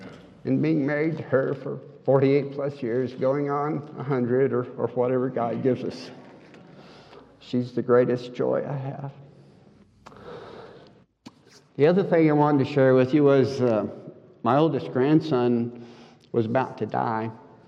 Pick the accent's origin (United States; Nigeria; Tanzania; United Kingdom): United States; Rangerville, Texas; also born or lived in Abilene; I was born in Abilene, didn't live there very long. It was the last semester my folks were in school at Abilene Christian, so they whisked me back down to Rangerville a few months after I was born. 350 miles south of here.